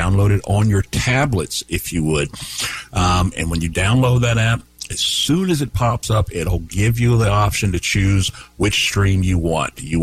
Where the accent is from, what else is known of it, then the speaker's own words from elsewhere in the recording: the South, United States; Listen, I'm from the South.